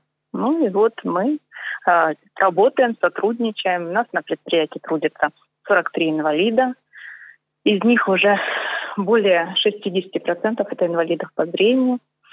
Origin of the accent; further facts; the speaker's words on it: Donetsk, Donetsk Oblast, Ukraine; now in Russia; я была беженкой из Донецка. И в 2014 году у меня еще не было гражданства.